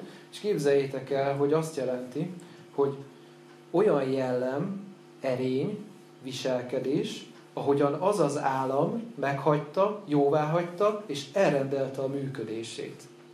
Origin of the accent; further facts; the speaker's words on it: Debrecen, Hajdú-Bihar, Hungary; én egyébként Debrecenben nőttem fel, és ott is laktam 24-25 éves koromig, amíg meg nem tértem.